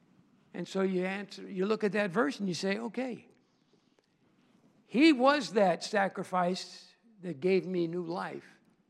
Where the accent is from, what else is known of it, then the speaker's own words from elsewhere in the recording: Illinois, United States; We lived, you know, we grew up outside of Chicago, and so we had a phone book